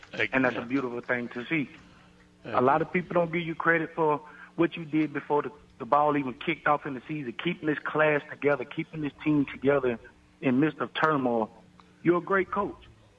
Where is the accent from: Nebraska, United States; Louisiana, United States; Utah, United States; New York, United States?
Louisiana, United States; And I'm from Louisiana.